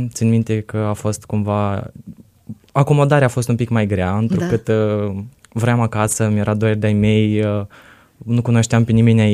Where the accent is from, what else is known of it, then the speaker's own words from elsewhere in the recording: Cârpești, Cantemir District, Moldova; De la sudul Republicii, Cantemir mai exact, ai unul Cantemir, da. Și satul Cârpești.